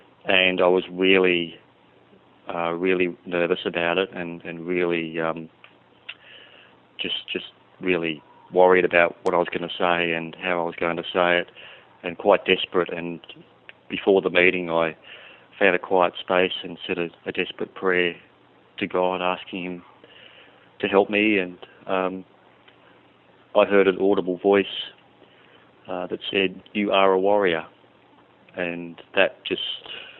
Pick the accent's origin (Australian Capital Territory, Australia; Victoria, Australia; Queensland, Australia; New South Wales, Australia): Australian Capital Territory, Australia; Canberra; born there; I was born in 1968 in Canberra, went to Catholic schools.